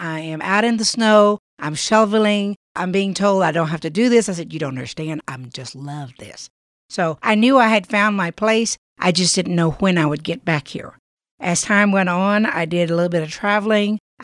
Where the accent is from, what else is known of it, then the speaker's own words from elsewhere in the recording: Louisiana, United States; I'm a Louisiana girl.